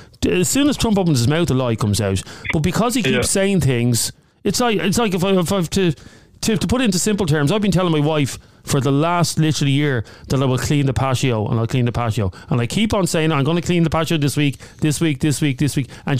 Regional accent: Ireland; We were tarred as Irish people with the same brush for years and years and years.

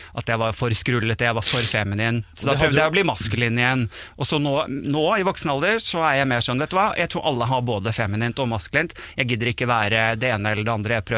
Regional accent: Sandefjord, Vestfold, Norway; moved away as an adult; also born or lived in Bodø; now in Oslo, Norway; jeg er jo vokst opp i Sandefjord, og så er jeg egentlig nordfra da, som du nevnte. Ja. Jeg er fra Bodø, Kjerringøy i Bodø. Men da jeg da flyttet til Oslo som 18-åring

